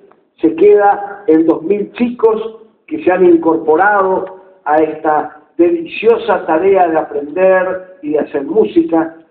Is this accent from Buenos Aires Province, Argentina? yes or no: no; Misiones, Argentina; cuando uno ya soy de Misiones, mucha gente me dice, ustedes hacen en la provincia ese encuentro de chicos que es tan maravilloso.